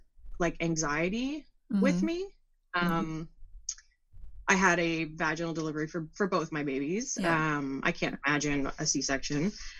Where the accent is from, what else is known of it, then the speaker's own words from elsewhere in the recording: Ontario, Canada; I'm from Ontario, Canada.